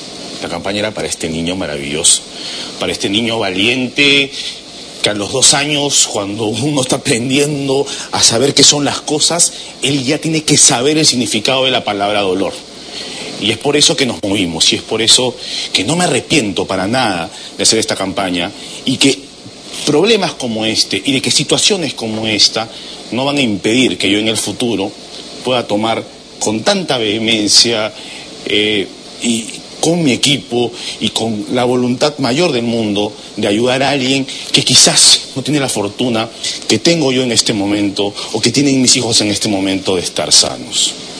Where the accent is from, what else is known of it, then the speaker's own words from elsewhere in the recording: Peru; ese gesto que hablaba bien de nosotros como peruanos